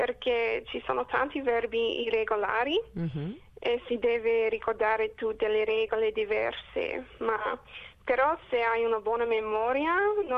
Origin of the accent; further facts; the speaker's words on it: Australia; Italian is a second language; No, non sono italiana, sono 100% australiana.